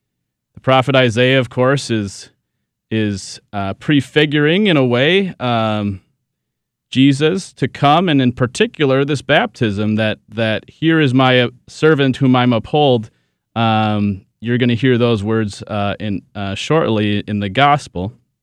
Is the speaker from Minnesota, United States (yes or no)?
yes; Coon Rapids, Minnesota, United States; I'm born and raised in Coon Rapids, Minnesota. I went to Epiphany Catholic Church for all of my sacraments. 9 years at the Catholic school there. 4 years at the public high school, Coon Rapids High School.